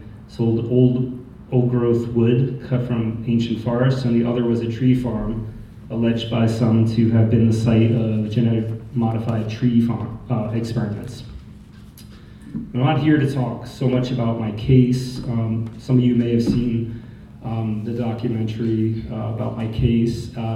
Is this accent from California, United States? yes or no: no; New York City, New York, United States; I'm from New York City, and I've spent the last 11 years or so caught up in the legal system.